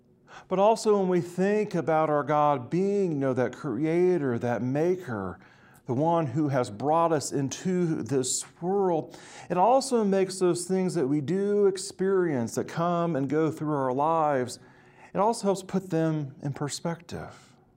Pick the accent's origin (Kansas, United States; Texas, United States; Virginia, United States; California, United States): Kansas, United States; being where I grew up in Kansas, you know, old for us was perhaps maybe 1880s.